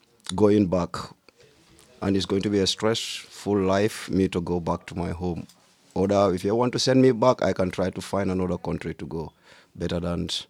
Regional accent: Gambia; English is a second language; moved away as an adult; now in Germany; I come from Gambia, 2 months here. I'm living inside of Deutschland in South

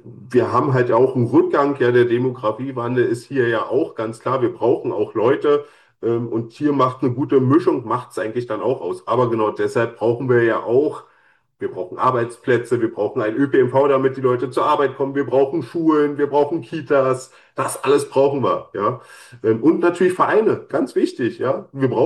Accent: Berlin, Germany; als ich das erste Mal nach Tangermünde gekommen bin, ja, als, ich sag jetzt mal, als Berliner, der ja nur Berlin und seinen Speckgürtel kennt

